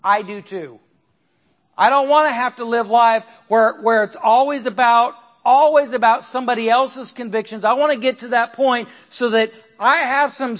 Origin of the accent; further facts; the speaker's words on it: Oregon, United States; now in Louisiana, United States; I grew up in Oregon and you could see in the water.